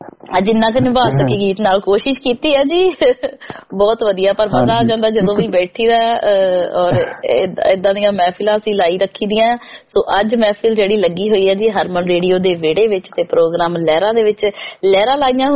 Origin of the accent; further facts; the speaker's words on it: Khudda, Punjab, India; ਖੁੱਡਾ ਜੀ ਮੇਰਾ ਪਿੰਡ ਹੈ